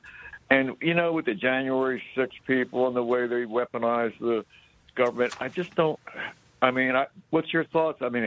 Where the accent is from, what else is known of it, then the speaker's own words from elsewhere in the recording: Philadelphia, Pennsylvania, United States; now in Kentucky, United States; I grew up in Philadelphia. I'm in Kentucky now. I would never want to live back in Philadelphia compared to a small town, you know, USA.